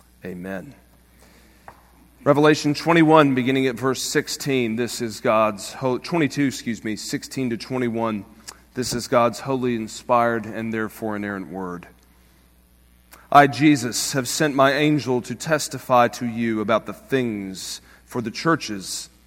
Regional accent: Greenville, United States; I was going to drive up to Lexington from Greenville, my hometown

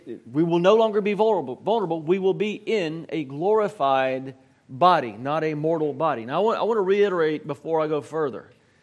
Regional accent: Mississippi, United States; But even though I'm from Mississippi, isn't that crazy?

